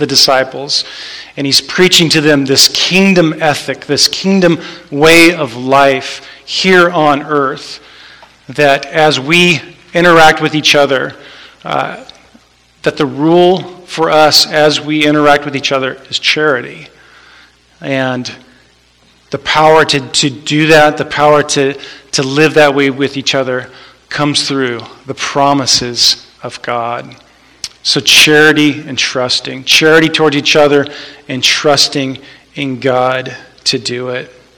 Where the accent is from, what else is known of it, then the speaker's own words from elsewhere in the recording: Oregon, United States; That's my wife Jasmine and my son Judah. We're from Oregon.